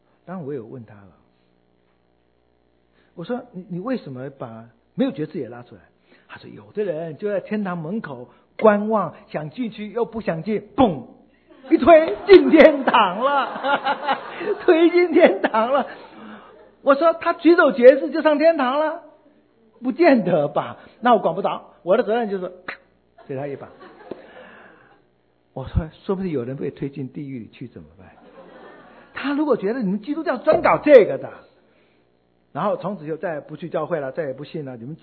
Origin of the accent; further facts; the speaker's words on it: Fujian, China; accent: Minnan; 我们家乡闽南话，就全国人都知道不给力是福建闽南话